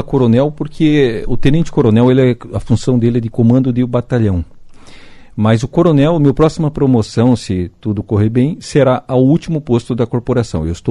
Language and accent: Portuguese; Curitiba, Paraná, Brazil; also born or lived in Alagoas; É, eu sou natural de Alagoas, do estado de Alagoas, mas eu vim garoto ainda para o Paraná, para Curitiba, né? Terminei minha infância e minha adolescência em Curitiba.